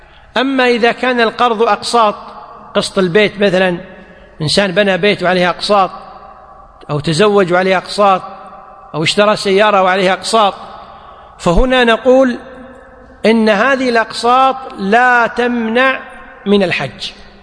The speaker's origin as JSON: {"language": "Arabic", "country": "Kuwait", "said": "والحمد لله عندنا في الكويت حفظها الله ورعاها الأمور متيسرة"}